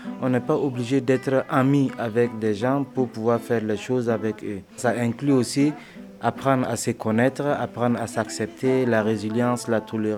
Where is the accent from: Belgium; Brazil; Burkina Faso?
Burkina Faso; je viens du Burkina Faso et mon travail c'est vraiment